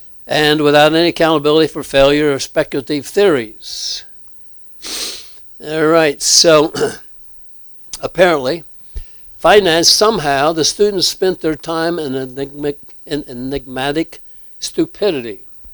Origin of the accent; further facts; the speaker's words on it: Speedway, Indiana, United States; So I remember growing up in Speedway, Indiana, and I didn't know that the name Mars Hill was in the Bible.